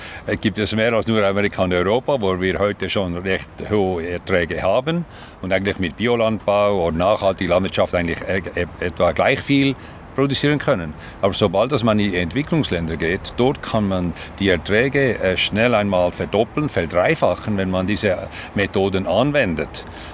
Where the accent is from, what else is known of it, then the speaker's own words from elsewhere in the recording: Switzerland; ich bin auf einem Bauernbetrieb aufgewachsen in der Schweiz, eine Tabakplantage eigentlich